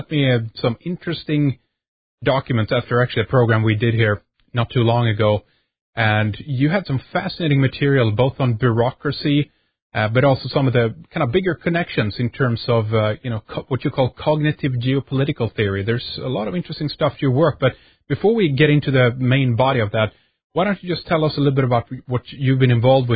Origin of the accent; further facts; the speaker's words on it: Sweden; English is a second language